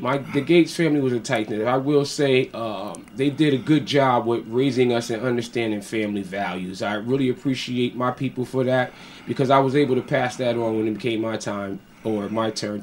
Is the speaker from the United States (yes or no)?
yes; New Hallville, United States; Yeah, I did. I grew up in New Hallville 42 years.